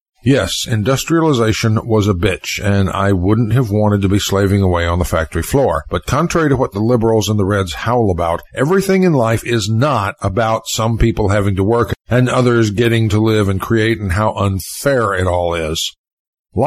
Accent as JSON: {"language": "English", "region": "Southern US", "country": "United States", "tie": "born or raised there", "said": "I know because growing up in the South in the 1950s and 60s, I kind of caught the tail end of that."}